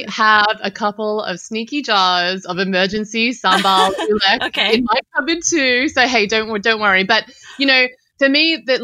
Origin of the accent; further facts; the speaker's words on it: Sydney, New South Wales, Australia; I grew up in Sydney. My dad's mother came to live with us when we were little. And my access to Indonesian culture was through Indonesian food